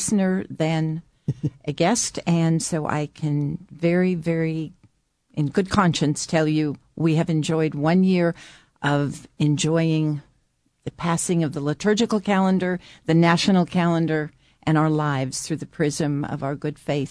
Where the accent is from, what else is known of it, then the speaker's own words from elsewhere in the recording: Atlanta, Georgia, United States; from Atlanta, and I cannot let the opportunity go by without saying first, rise up.